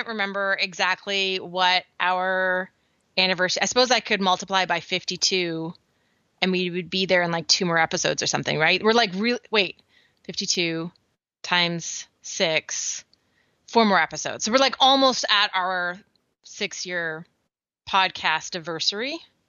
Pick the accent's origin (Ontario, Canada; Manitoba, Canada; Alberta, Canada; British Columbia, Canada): British Columbia, Canada; because I grew up on the West Coast of Canada, it usually makes recording the podcast really challenging. Plus, for some reason, nobody that I stay with in Canada has true high-speed internet.